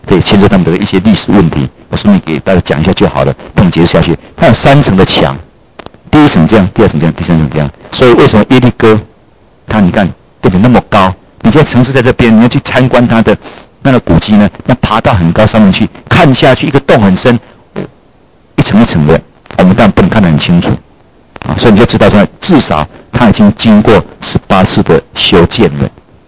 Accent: Taiwan; 我们说台湾来的。

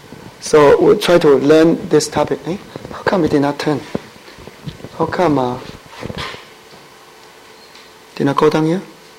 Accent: Singapore; I was from Singapore, so I can tell.

